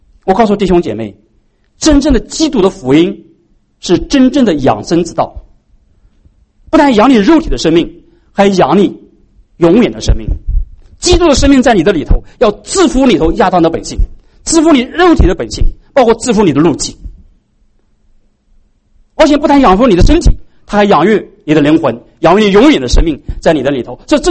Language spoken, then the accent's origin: Chinese; China; 我们中国人为什么说发怒是生气呢？